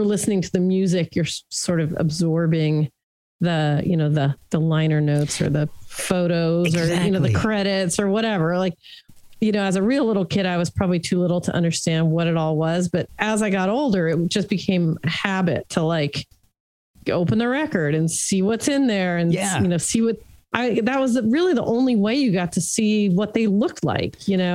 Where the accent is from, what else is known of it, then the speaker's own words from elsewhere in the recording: Hollywood, California, United States; I grew up in Hollywood, California, and there was a station called KHJ